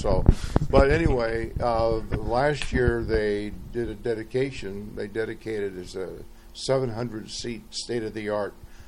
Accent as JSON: {"language": "English", "town": "Louisville", "region": "Kentucky", "country": "United States", "said": "And he would always say to me … because he knew I was from Louisville"}